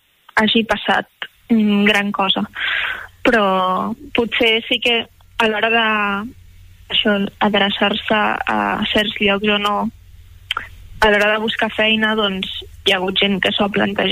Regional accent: Catalonia, Spain; som tots del Baix Empordà, i la majoria doncs tenim entre 18 i 25 anys i som estudiants.

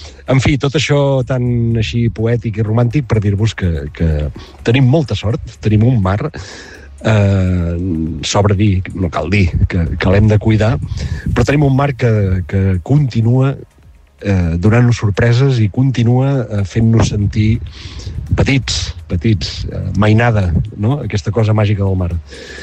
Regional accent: Begur, Catalonia, Spain; M'ha recordat quan era petit a Begur, a Sarriera, a les mimbes de gener

